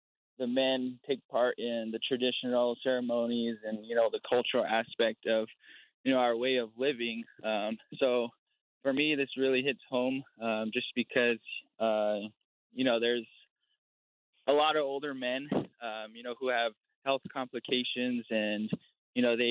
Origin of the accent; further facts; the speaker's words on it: Laguna Pueblo, New Mexico, United States; I am from Laguna Pueblo. And, you know, my thoughts on this topic, it really hits home just because, you know, I've grew up on the reservation since I was a little kid.